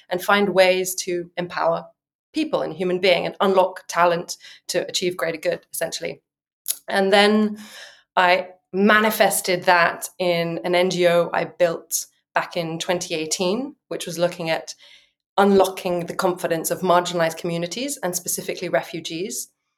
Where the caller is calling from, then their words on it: Cape Town, Western Cape, South Africa; So I'm calling in today from Cape Town, South Africa.